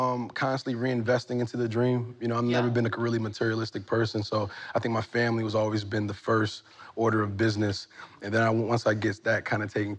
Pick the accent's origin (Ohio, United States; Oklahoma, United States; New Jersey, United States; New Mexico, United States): New Jersey, United States; Newark; You know, he's from Oakland. I'm from Newark, New Jersey.